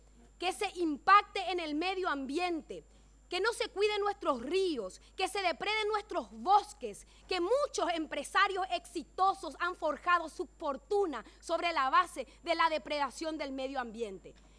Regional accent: Villa Elisa, Entre Ríos, Argentina; soy oriunda de Villa Elisa. Villa Elisa es una colonia sueca en donde los primeros inmigrantes eran personas que vinieron a afincarse en ese lugar que se denominó Colonia Elisa.

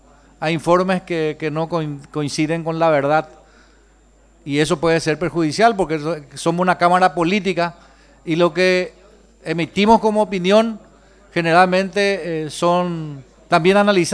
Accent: Paraguay; el clamor y el derecho que tenemos como paraguayos

